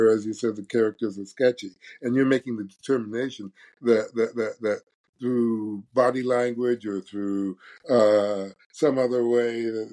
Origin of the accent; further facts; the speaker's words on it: United States; seeing myself as an American and as a black person and trying to reconcile the two in every interaction.